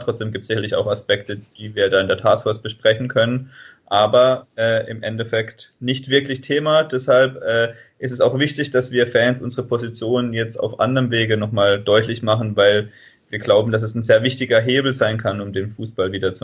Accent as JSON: {"language": "German", "town": "Freiburg", "region": "Baden-Württemberg", "country": "Germany", "said": "Grüße aus dem Süden, aus Freiburg. Ich komme hier aus Freiburg"}